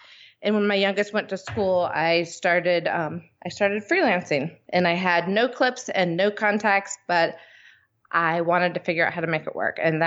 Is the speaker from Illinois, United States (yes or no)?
no; Gainesville, Florida, United States; now in North Carolina, United States; Oh, I'm sorry. Gainesville, Florida. Go Florida. Gators.